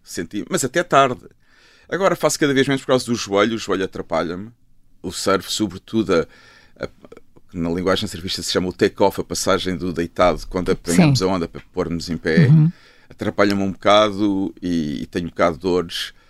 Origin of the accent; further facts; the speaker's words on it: Lisbon, Portugal; Deixei de ser lisboeta, agora sou da Malveira da Serra.